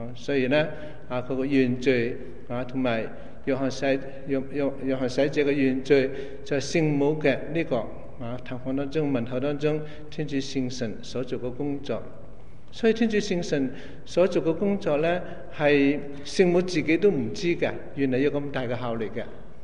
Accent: China; 我哋中国人朝圣嘅地方，我哋中国教友朝圣嘅地方

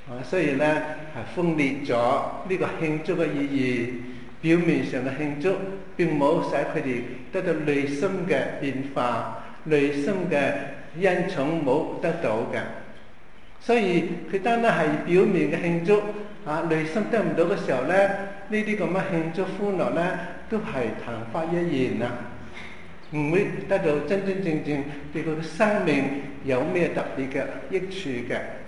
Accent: China; 我们中国人是真的有福的

